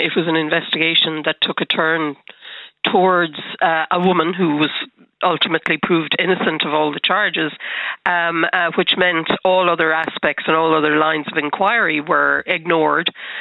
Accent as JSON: {"language": "English", "region": "Munster", "country": "Ireland", "tie": "born or raised there", "said": "as somebody who was in Kerry, was growing up in Kerry, it was an extraordinary time. Abbey Dorney is about 15 miles, I think, from where I grew up in North Kerry."}